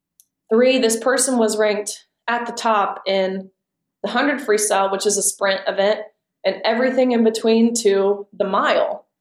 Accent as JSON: {"language": "English", "region": "Tennessee", "country": "United States", "tie": "born or raised there", "said": "I grew up in Tennessee, but my dad being a Vanderbilt player, we were never allowed to sing"}